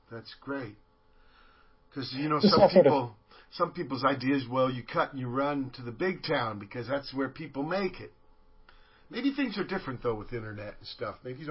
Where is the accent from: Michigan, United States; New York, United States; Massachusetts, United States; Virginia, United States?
Virginia, United States; now in San Pedro, United States; I always, when I came to Pedro from Virginia, you know, I always compare things to my town, like the weather and stuff.